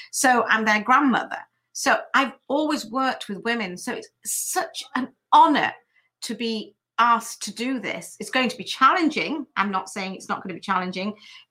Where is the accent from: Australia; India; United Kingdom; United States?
United Kingdom; England; I'm an Asian woman. I'm born and bred in England. My parents were in business, and I'm from a family of business.